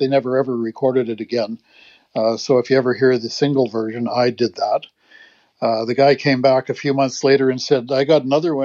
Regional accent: Saskatchewan, Canada; born there; I'm a Canadian, born in Saskatchewan. In 1970, I guess I was 21 years old.

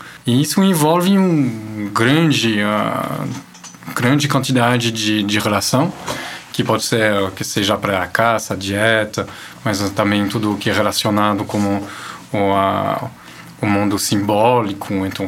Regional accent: Belgium; Portuguese is a second language; como dá para se escutar, eu sou belga.

